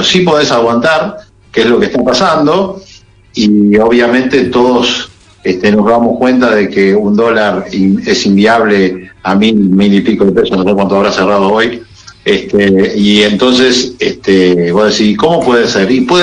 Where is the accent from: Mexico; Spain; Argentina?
Argentina; yo como argentino